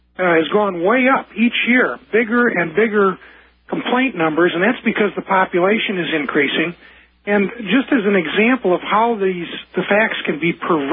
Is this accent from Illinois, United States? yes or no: yes; Illinois, United States; I grew up, I'm 64 now, I grew up in Illinois.